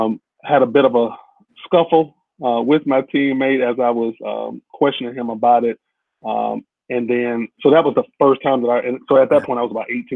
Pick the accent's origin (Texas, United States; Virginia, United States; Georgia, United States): Georgia, United States; Atlanta; So being born and raised in Atlanta, I lived in a community called Bankhead, which is still a impoverished community.